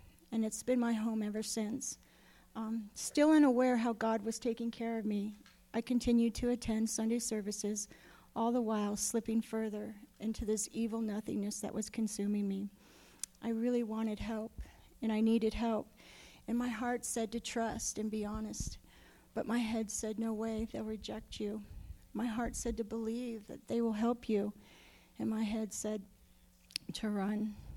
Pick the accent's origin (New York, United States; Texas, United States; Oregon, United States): Oregon, United States; now in Missoula, United States; I'm from Oregon, and I've been a student at Missoula Women's Outreach Center for 11 months now.